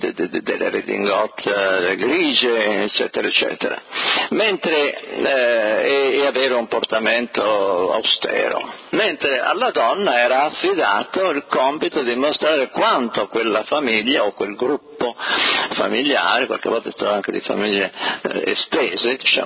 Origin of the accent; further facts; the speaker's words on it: Genoa, Liguria, Italy; Io sono genovese e so che Genova è stata una delle fondatrici di questo nuovo tipo di potere economico finanziario.